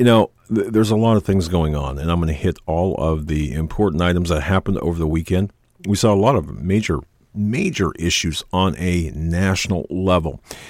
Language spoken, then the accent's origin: English; Pennsylvania, United States; This is something interesting that happened in my home state of Pennsylvania, Allentown.